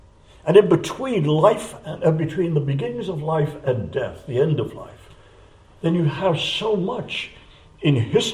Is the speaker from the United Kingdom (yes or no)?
yes; England, United Kingdom; To my shame, I have to say that as English people, we have looked upon the members of the continent as a very different breed altogether than what we British are. We are English.